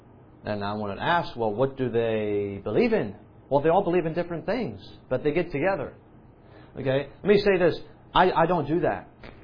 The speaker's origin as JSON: {"language": "English", "country": "France", "tie": "born or raised there", "said": "I grew up in France for 15 years. I lived in France"}